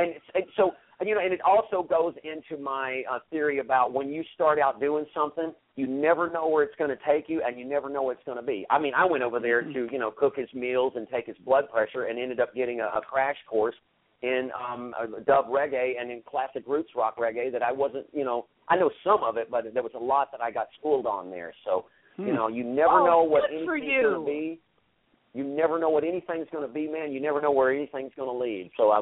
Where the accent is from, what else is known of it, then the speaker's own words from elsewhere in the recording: the South, United States; now in New York City, United States; just being a Southerner, having good manners, hospitality, it just kind of like a second nature.